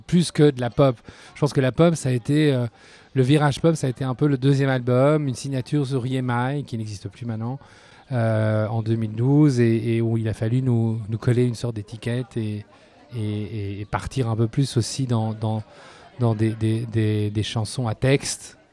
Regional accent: Brussels, Brussels-Capital Region, Belgium; Nous, on vient de Bruxelles.

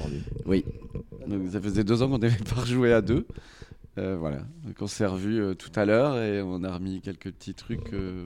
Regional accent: Dunkirk, Hauts-de-France, France; Donc moi je suis le nordiste de l'équipe. Moi je suis natif de Dunkerque.

